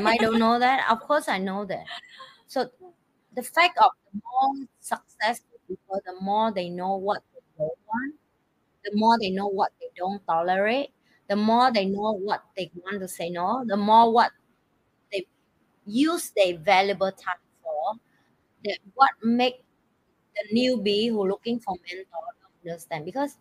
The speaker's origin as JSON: {"language": "English", "country": "Vietnam", "said": "The rest I want to help back to my home country, people in Vietnam, right?"}